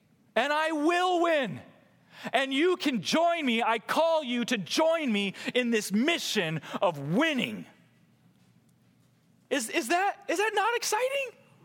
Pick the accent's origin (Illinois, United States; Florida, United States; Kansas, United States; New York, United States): Illinois, United States; But we're Bears fans, so we like the Bears. I grew up in Illinois.